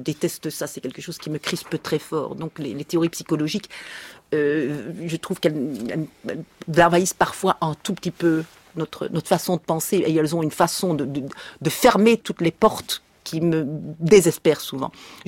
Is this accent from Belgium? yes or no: yes; Belgium; Voilà, je suis belge. Je viens d'avouer, si on n'avait pas encore entendu, que j'étais belge.